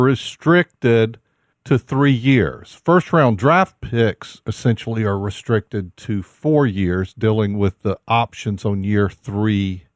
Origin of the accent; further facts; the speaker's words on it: Hattiesburg, Mississippi, United States; Hattiesburg. I grew up in Hattiesburg area